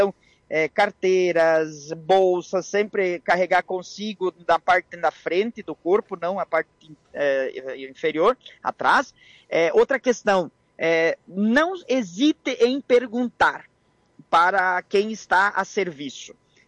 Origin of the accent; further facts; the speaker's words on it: Santo Expedito do Sul, Rio Grande do Sul, Brazil; Ah, eu sou de Santos Pedito do Sul, o pessoal diz, ah, lá onde é que tem a Romaria?